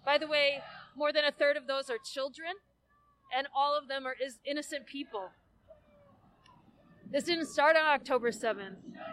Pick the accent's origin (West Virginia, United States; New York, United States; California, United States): New York, United States; Hudson; I'm from Hudson, New York, and I'm here today as a Jewish woman